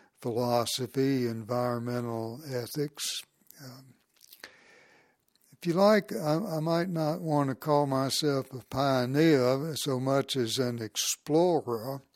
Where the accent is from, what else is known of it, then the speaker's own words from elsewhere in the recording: Virginia, United States; I was born Scots Presbyterian in the Valley of Virginia, and those people, they said, like the Scots before them, and the old country, those people sort of loved gospel and landscape.